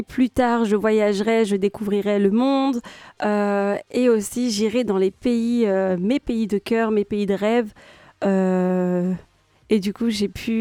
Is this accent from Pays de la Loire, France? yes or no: yes; Le Mans, Pays de la Loire, France; Alors, je suis originaire du Mans.